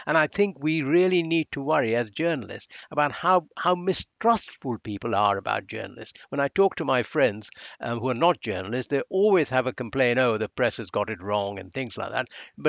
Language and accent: English; India; English is a second language; When I was growing up in India